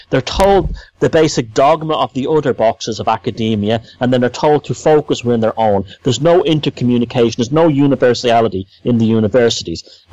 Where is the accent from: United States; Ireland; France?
Ireland; we may have DNA that's common to, say, you and I as Irish people that exists in northern Italy.